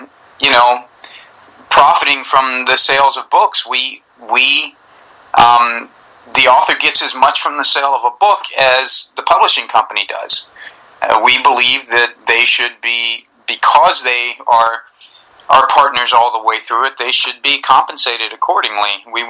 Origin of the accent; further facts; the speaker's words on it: the South, United States; Like, I grew up in the South, and so I read a lot of Mark Twain.